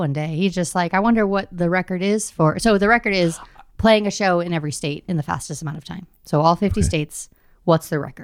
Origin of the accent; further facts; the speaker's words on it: Quebec, Canada; So I grew up like way up, tiny little town of 2,000 people, native reservation, middle of nowhere.